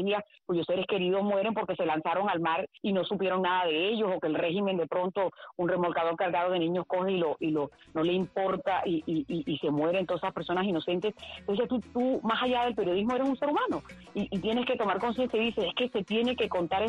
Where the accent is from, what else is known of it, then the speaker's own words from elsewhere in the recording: Colombia; Yo soy colombiana, los colombianos hemos estado en guerra por mucho tiempo